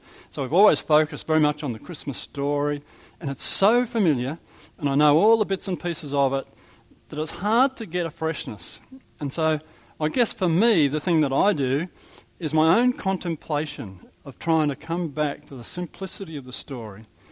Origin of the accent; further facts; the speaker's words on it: Melbourne, Victoria, Australia; When I was a child growing up in Melbourne